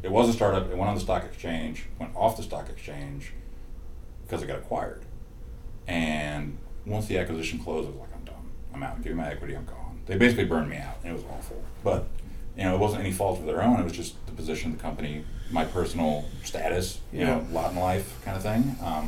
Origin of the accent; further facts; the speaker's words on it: Michigan, United States; George Castro was talking to me, because we're both from Michigan.